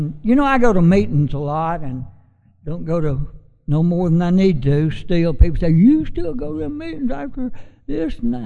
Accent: Fort Payne, Alabama, United States; Grew up in a little town called Fort Payne, Alabama. I was the only celebrity from my hometown

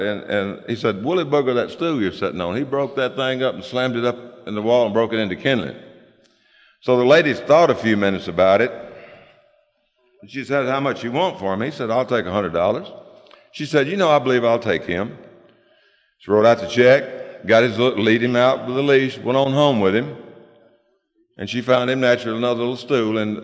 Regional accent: Aberdeen, Mississippi, United States; also born or lived in Oxford, Mississippi; I was born in Oxford, Mississippi. I was raised in a little town called Aberdeen, Mississippi, and ended up back in Oxford, Mississippi, close to 18 years later.

